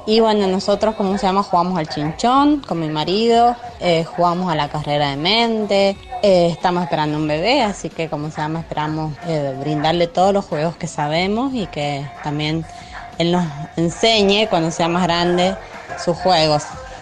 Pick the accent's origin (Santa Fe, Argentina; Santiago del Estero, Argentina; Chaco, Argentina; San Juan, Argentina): San Juan, Argentina; soy de San Juan